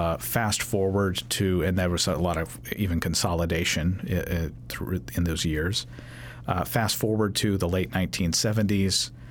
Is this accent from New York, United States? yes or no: no; Kentucky, United States; I'm from Kentucky, and you can buy liquor in drugstores.